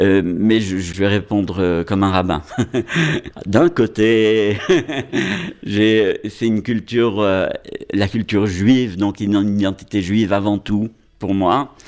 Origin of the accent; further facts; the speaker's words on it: France; also born or lived in Switzerland; j'ai grandi en France, je suis reconnaissant vis-à-vis de la France des années que j'ai pu y passer